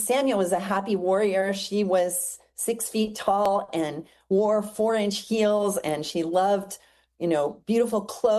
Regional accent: United States; But we're from the United States, so we didn't have those kind of constraints.

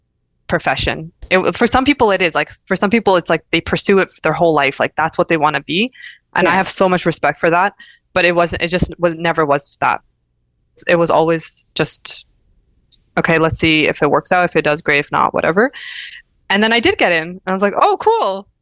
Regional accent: Mississauga, Ontario, Canada; I applied locally, so I'm from Toronto, Mississauga

